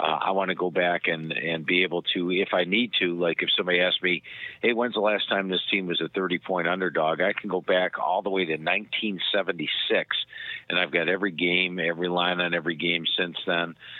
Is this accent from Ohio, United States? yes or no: yes; Cleveland, Ohio, United States; because it's growing up in Cleveland, Ohio. The Browns were big back then